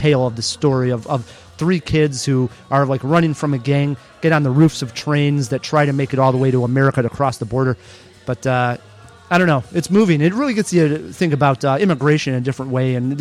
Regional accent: Chicago, Illinois, United States; I grew up around Chicago, but in the suburbs, so I wasn't that familiar with the L when I was younger

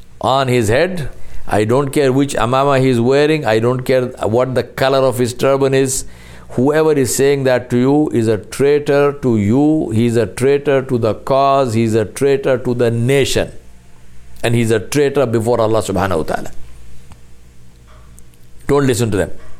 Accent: India; We are not like that. We are Indian. And if we are Indian, we are one. I stand for my country. I stand for India. I stand for the constitution of my country.

